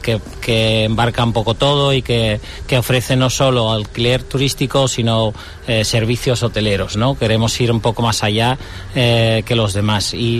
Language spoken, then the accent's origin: Spanish; Netherlands; Spanish is a second language; now in Ayamonte, Spain; Yo soy de Holanda